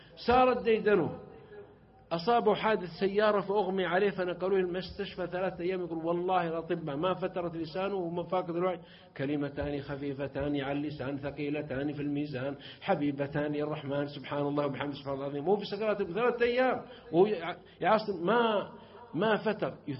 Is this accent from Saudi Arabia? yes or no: yes; southern Saudi Arabia, Saudi Arabia